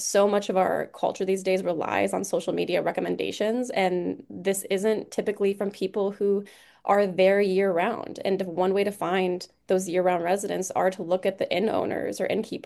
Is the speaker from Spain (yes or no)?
no; Detroit, Michigan, United States; now in Massachusetts, United States; I'm new to Massachusetts. I'm actually from Detroit.